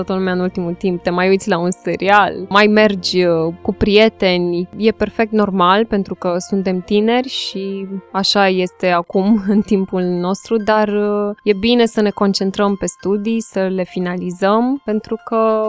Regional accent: Timișoara, Timiș County, Romania; born there; moved away as an adult; now in Bucharest, Romania; pentru cei care pleacă din orașul în care s-au născut, chiar așa cum am plecat și eu din Timișoara în București

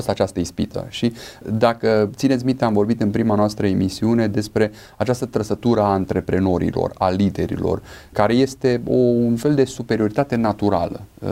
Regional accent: Oradea, Bihor County, Romania; Eu sunt foarte mândru de orașul meu natal, de Oradea, care este un exemplu

